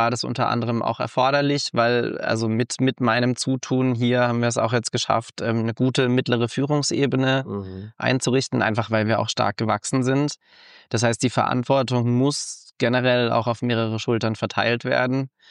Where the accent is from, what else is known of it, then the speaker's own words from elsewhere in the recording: Freiburg, Baden-Württemberg, Germany; dass Freiburg meine Heimat ist